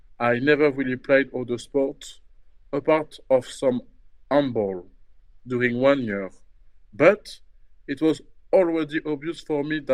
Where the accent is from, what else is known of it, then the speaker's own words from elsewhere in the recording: Meaux, Île-de-France, France; So I was born in France the 15th of March 1996 in a city called Meaux, which is approximately 40 kilometers from Paris. And I grew up in Seine-et-Marne, close to the amusement park Disneyland Paris.